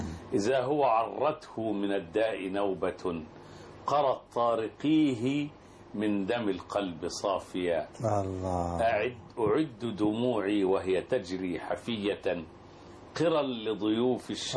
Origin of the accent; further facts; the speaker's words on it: Cairo, Cairo Governorate, Egypt; كما نقول عندنا في القاهرة